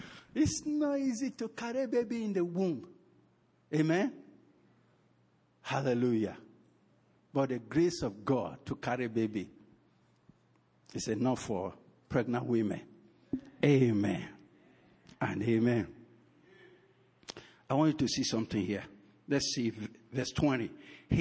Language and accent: English; Delta, Nigeria; I'm from Ika. So although I speak Benin mostly, but the Lord still talk to me in my father's tongue too.